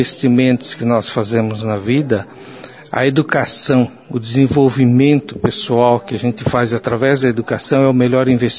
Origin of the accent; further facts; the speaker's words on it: Maringá, Paraná, Brazil; eu nasci numa cidade interior, cresci em Maringá, e na época que a minha família mudou-se para Maringá, Maringá é uma cidade sem energia elétrica, sem ruas pavimentadas, sem água encanada